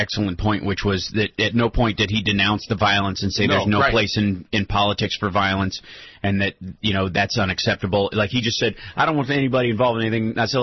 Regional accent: Kentucky, United States; this is the state that, and it's my home state, that's kept Mitch McConnell in there for a while

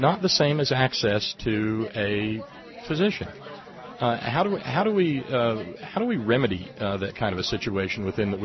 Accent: Appalachia, United States; I come from Appalachia, Mark, and we have a situation there where in a lot of small communities, you never see a doctor.

